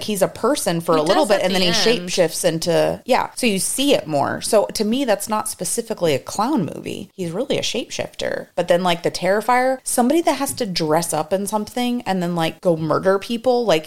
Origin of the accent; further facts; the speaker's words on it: Texas, United States; I mean, I am a Texan, you know, and, like, we have kind of a natural anti-California sort of mentality.